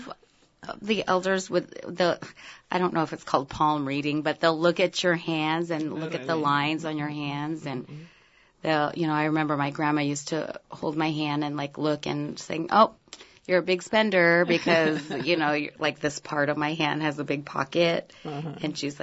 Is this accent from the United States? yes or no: yes; Ketchikan, Alaska, United States; I definitely understand Tagalog more than I speak. When I was growing up in Ketchikan, back then there weren't very few of people who looked like me or talked like me.